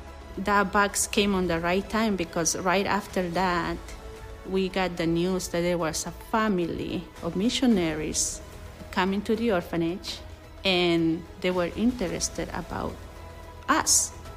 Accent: Peru; I'm originally from Peru. We grew up in a very poor family, and it was five of us.

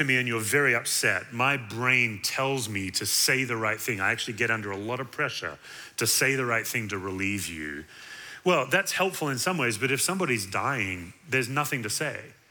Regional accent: Western Australia, Australia; now in Knoxville, United States; So just to get it out of the way, I'm from Western Australia. I'm a true southerner. Grew up in Australia.

